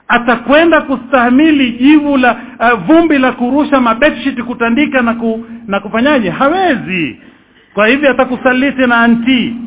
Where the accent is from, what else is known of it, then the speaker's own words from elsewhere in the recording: Mombasa, Mombasa County, Kenya; Utaona kama kule kwetu Mombasa matatizo.